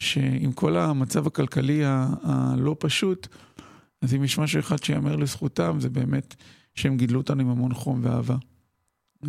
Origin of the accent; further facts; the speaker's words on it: Acre, Northern District, Israel; באקו. גדלתי באקו.